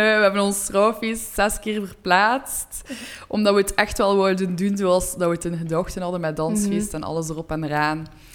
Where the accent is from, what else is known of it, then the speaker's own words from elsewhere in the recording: Ghent, Flanders, Belgium; Dus ik ben hier geboren en getogen in Gent.